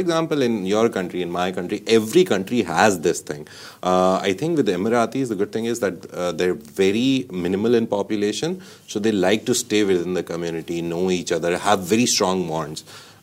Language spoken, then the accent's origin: English; Pakistan; Even if, as a Pakistani, if I come and try to open an Arab food restaurant, I would never be able to do justice.